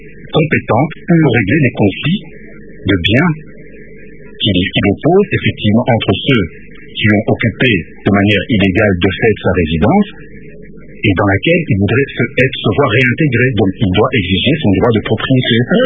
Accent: DR Congo; Nous sommes Congolais, nous sommes victimes de la violence.

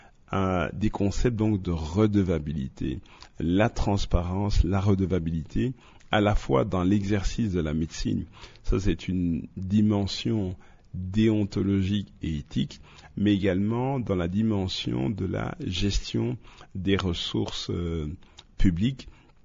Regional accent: DR Congo; chez nous en RDC

